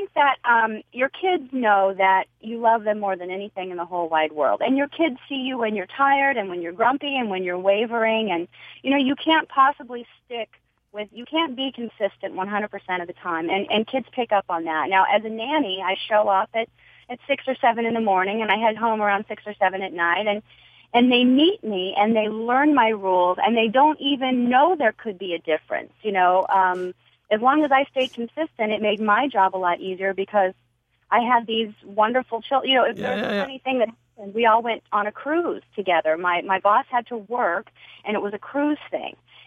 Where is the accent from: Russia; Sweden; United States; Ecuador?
United States; Midwest; I'm from the Midwest, and I was a nanny on the East Coast as well as California.